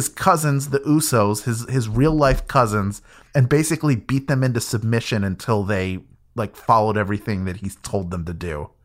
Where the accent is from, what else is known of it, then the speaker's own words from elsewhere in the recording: Philadelphia, Pennsylvania, United States; the 2015 Royal Rumble, which took place in my hometown of Philadelphia.